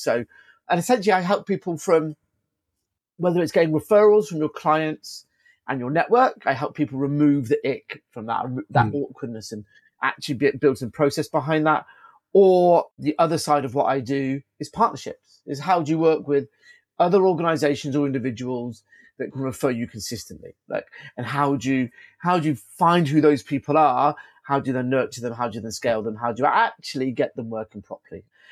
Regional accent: South West England, United Kingdom; I'm from Wiltshire, which is the Southwest to anyone other than people that live in the Southwest, right?

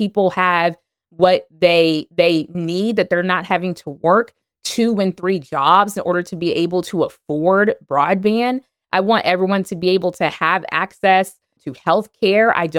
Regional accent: Georgia, United States; I grew up in South Georgia, and my family, you know, descendants of enslaved people, right, in Georgia.

